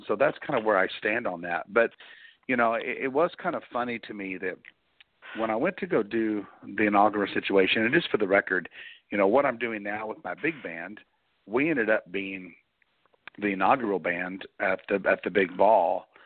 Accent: United States; It was based on that I'm an American, and I just wanted to honor my country

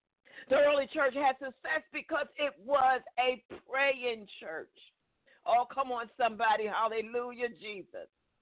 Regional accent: Philadelphia, Pennsylvania, United States; because I am from Philadelphia, praise God

